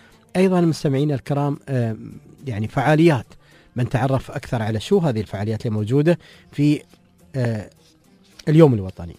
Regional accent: United Arab Emirates

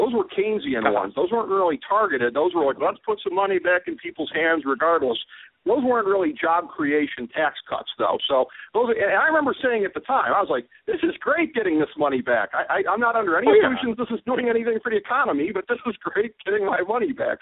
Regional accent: Cleveland, Ohio, United States; in my hometown of Cleveland

